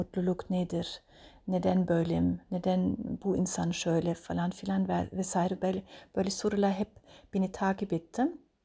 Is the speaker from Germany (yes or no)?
yes; Bavaria, Germany; Turkish is a second language; moved away as an adult; now in Turkey; İşte Almanya'da doğdum. Almanya'da Münih'e yakın küçük bir kasabada.